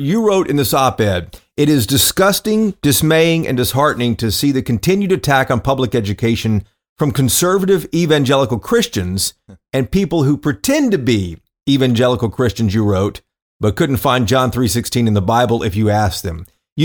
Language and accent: English; the South, United States; And I grew up in the South, and you mentioned some history that I did not know. I was part of integration